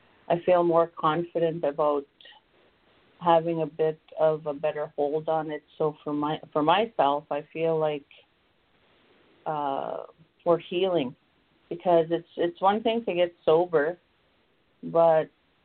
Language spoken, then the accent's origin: English; Manitoba, Canada; I'm from the Manitoba area. I'm indigenous to Manitoba on both sides of my family, on my dad's side and my mother's side.